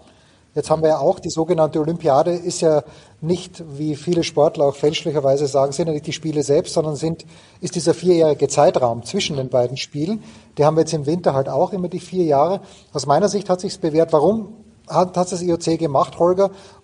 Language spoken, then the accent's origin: German; Austria; und als Österreicher habe ich natürlich immer hauptsächlich den Blick auf die Alpinen